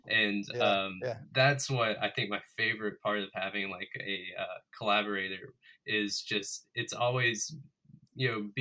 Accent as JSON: {"language": "English", "region": "Georgia", "country": "United States", "tie": "born or raised there", "said": "I had moved back home with my parents. And like Luke said, you know, I grew up in Dade County and that's like 3 hours away from Dahlonega."}